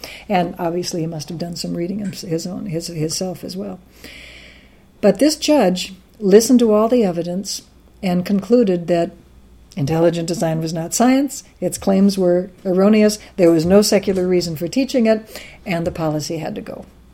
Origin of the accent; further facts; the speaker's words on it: Wisconsin, United States; I'm from Wisconsin, so of course I want people to be civilized.